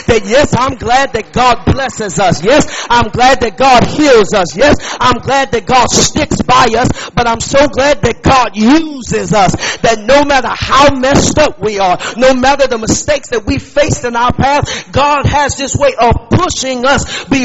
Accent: Texas, United States; I can't help but remember when I was a child growing up in Texas.

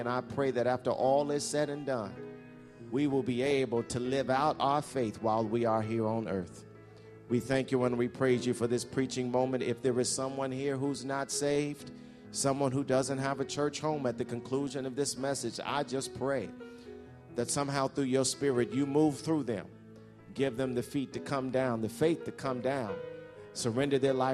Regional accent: East Orange, New Jersey, United States; I'm from East Orange

